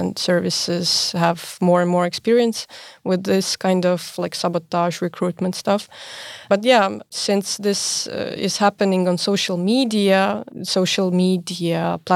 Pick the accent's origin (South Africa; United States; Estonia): Estonia; since I'm from Estonia, maybe I'll start with an Estonian example